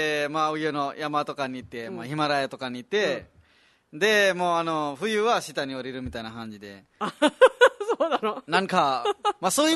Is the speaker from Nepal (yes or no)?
yes; Nepal; Japanese is a second language; 私もネパール人なんですけど、